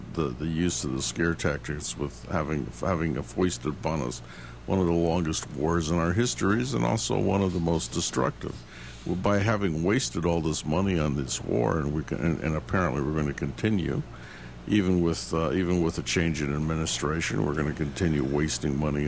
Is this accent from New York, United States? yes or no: no; California, United States; I'm from California. So I was really happy to see all these Mexicans move into the area, because it made me feel like California.